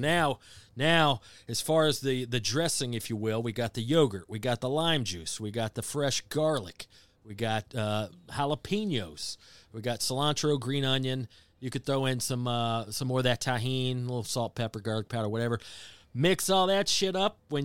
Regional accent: Georgia, United States; Where I grew up in Georgia, we did have a lot of Latinos, primarily Mexican.

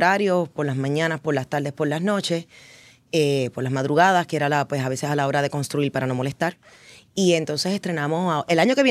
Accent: Trujillo Alto, Puerto Rico; mi infancia en una urbanización en El Conquistador, Residente Calle 4, en Trujillo Alto.

